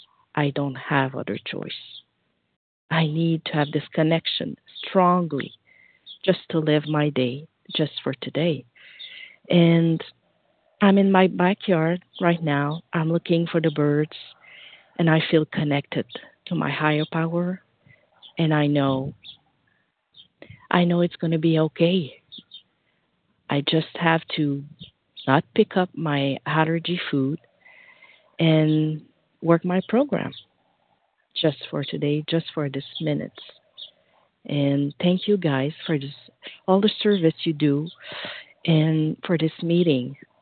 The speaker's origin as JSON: {"language": "English", "town": "Montreal", "region": "Quebec", "country": "Canada", "said": "I'm from Montreal, Canada."}